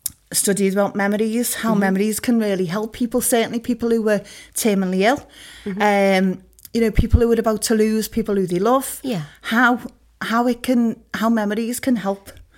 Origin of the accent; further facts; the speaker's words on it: Liverpool, North West England, United Kingdom; So, I am from Liverpool, Walton, been brought up there all my life.